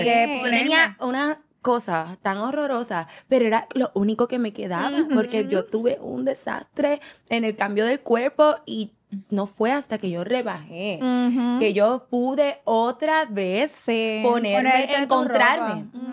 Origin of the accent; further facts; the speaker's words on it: Guaynabo, Puerto Rico; Ay, es que nosotras somos de Guaynabo y pensamos que todo es Guaynabo.